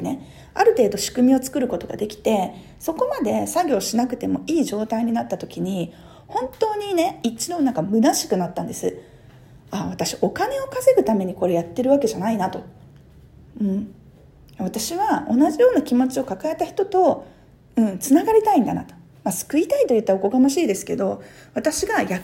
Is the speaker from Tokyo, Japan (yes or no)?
no; Hyogo, Japan; 淡路島っていう電車も通ってない田舎にね、田舎と言って失礼ですね。まあ自分の出身地なんで